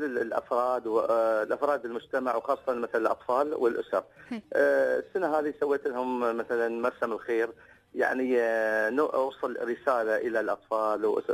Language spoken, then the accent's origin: Arabic; United Arab Emirates; أنا كفنان إماراتي